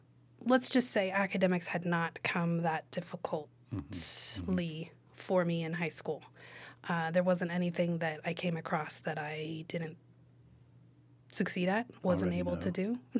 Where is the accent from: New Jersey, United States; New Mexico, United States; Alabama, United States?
New Mexico, United States; Los Alamos; growing up in Los Alamos, small town, northern New Mexico